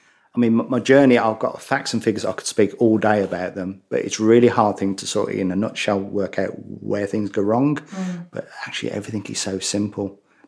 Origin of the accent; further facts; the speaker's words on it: West Midlands, United Kingdom; accent: Brummie; Now, with my Brummie accent, I'm not going to repeat the Latin.